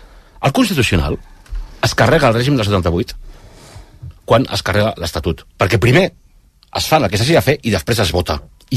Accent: Zamora, Castile and León, Spain; vinc de Zamora i soc català, i la meva nació democràtica republicana és Catalunya

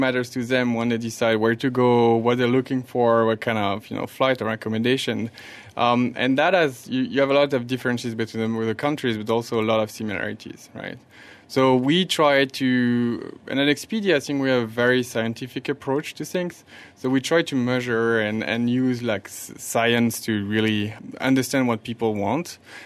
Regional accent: France; English is a second language; moved away as an adult; I'm born and bred in France, and I work in a lot of European roles before I moved here.

